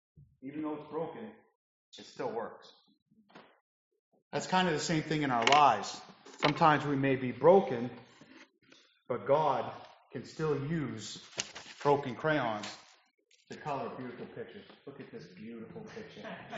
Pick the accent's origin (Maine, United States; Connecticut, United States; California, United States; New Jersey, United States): Maine, United States; Lisbon; also born or lived in Indiana; I originally from Lisbon. I was born in Indiana, but my dad was stationed in Brunswick, a flight engineer for the Navy. And we grew up in Lisbon the whole time.